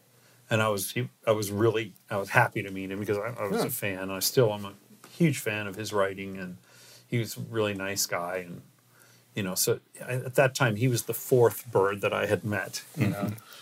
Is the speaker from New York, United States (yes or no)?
no; Redlands, California, United States; from my hometown of Redlands, and we used to jam when we were kids